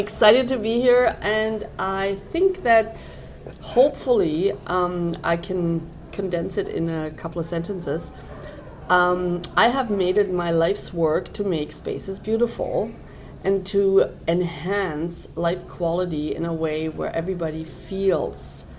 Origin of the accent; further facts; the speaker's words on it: Tübingen, Baden-Württemberg, Germany; English is a second language; moved away as an adult; now in Canada; I'm from a very small town in southern Germany.